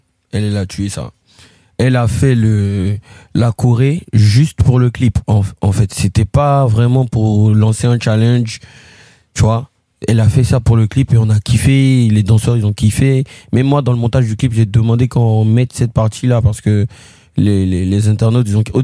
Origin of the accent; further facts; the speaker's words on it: Abidjan, Côte d’Ivoire; Riviera 2, Cocody.